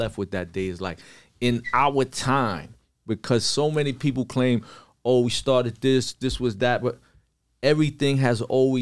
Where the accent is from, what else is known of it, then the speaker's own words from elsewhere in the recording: Brownsville, Texas, United States; And I never had that problem growing up in Brownsville where I had to hide who I was.